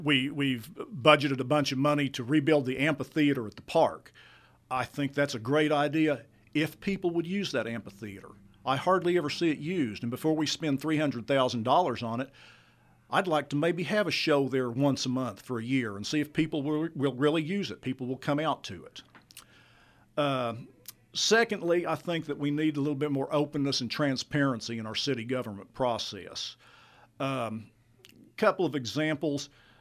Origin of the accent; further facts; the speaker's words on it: Chickasha, Oklahoma, United States; I was born and raised here in Chickasha, but I left for quite some time, and a lot of people may not know me.